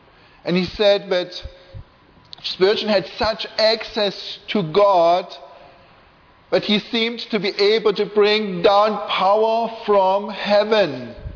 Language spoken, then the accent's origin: English; Germany; accent: German; so I hope you bear with me if I can't get rid of my German accent. That's just how it is.